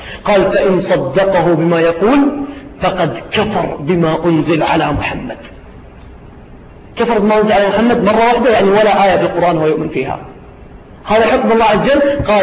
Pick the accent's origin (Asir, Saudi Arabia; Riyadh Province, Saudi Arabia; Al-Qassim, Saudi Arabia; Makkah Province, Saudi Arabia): Riyadh Province, Saudi Arabia; Riyadh; عندنا في الرياض